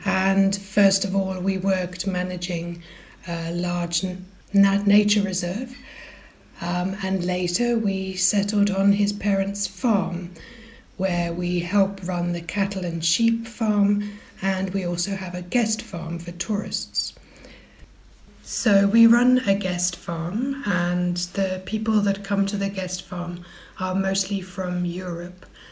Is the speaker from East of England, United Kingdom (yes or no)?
yes; Cambridge, East of England, United Kingdom; moved away as an adult; now in Namibia; I'm from England. I was born in Cambridge, but now I live in Namibia. I came to Namibia over 10 years ago as a student to do research on giraffe in one of the national parks.